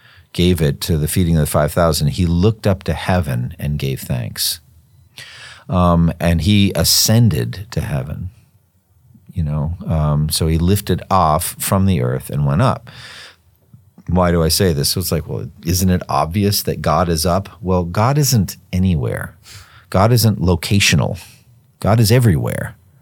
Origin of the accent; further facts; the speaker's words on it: Massachusetts, United States; I come from Massachusetts, same thing there, Cape Cod, Maine, lobsters, all that.